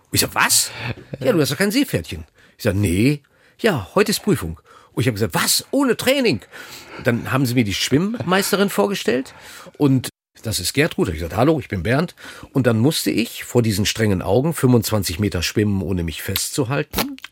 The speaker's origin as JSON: {"language": "German", "region": "North Rhine-Westphalia", "country": "Germany", "tie": "born or raised there", "said": "bin ja groß geworden in Ostwestfalen auf Klocks, also auf Holzklotschen."}